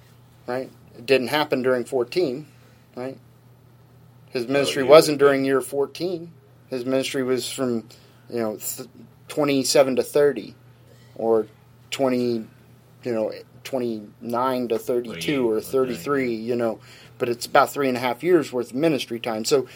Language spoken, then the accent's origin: English; Ohio, United States; also born or lived in Kansas; now in Connecticut, United States; Where was I born? I was born in Kansas. But where did I spend, my teenage years? Well, I spent those in Ohio.